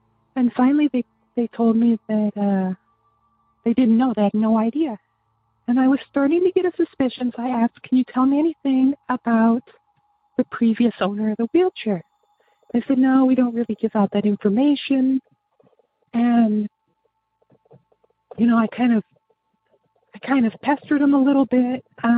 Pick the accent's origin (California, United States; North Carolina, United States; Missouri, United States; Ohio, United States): California, United States; Fresno; from Fresno, and my story is when I left the house, finished high school